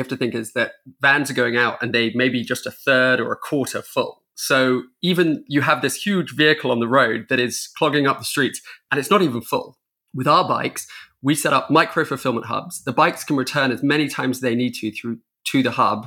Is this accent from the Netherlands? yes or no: yes; Netherlands; I grew up in the Netherlands. I have an old Dutch bike.